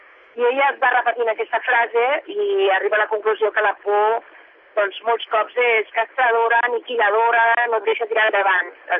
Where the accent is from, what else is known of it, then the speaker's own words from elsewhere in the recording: Balearic Islands, Spain; jo vinc de Menorca, el meu avi era de Menorca, i per mi és una mica la idea del paradís, aquesta illa